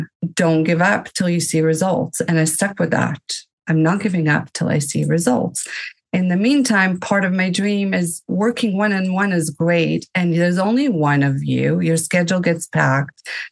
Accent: South Africa; also born or lived in Israel; I was born in Israel, raised in South Africa, raised with all religions from all walks of life.

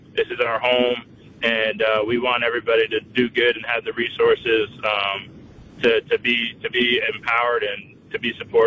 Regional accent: East Coast, United States; growing up on the East Coast, I was never a Packer fan

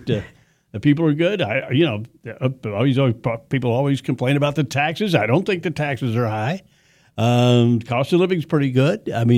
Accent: Fowler, Kansas, United States; born there; also born or lived in Meade; I was born in Fowler, Kansas. It's just west of Meade out there, right out in the southwest corner of the state. They had a little hospital there.

